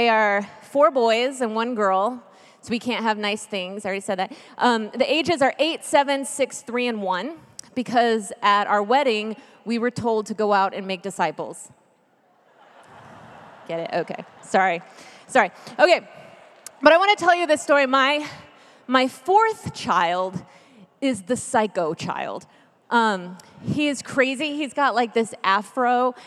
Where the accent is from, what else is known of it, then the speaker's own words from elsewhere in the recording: Texas, United States; born there; also born or lived in Memphis; now in Kansas, United States; But I was born in Texas, though.